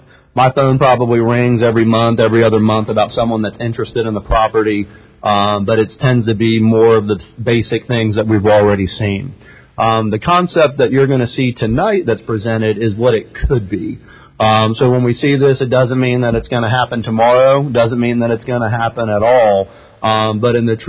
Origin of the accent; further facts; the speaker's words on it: St. Petersburg, Florida, United States; I grew up in St. Petersburg, so I know the story all too well.